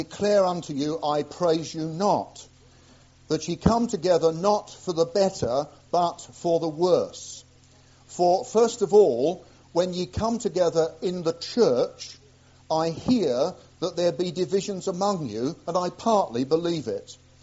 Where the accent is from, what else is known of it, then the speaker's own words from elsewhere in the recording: Leicester, East Midlands, United Kingdom; Now, I come from Leicester. I don't know whether any of you know where Leicester is. Just about 30-odd miles from here.